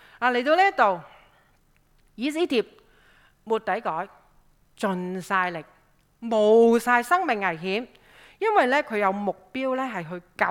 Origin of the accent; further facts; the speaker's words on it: Hong Kong; 也都是作为香港人善待自己的方法之一。